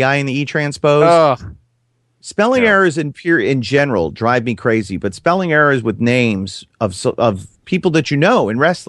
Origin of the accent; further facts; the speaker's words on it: Florida, United States; Dusty was my favorite growing up in Florida.